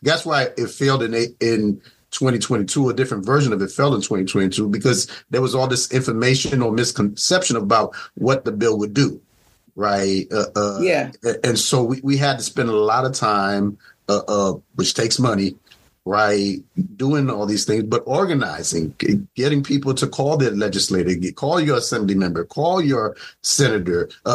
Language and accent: English; New York, United States; You know, I remember growing up in New York, right?